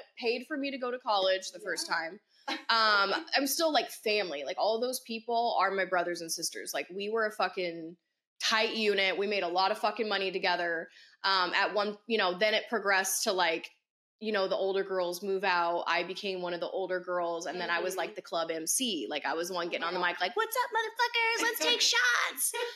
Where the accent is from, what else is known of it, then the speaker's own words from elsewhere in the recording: Seattle, Washington, United States; So, literally 20 years old. I'm from Seattle, Washington. 20 years old.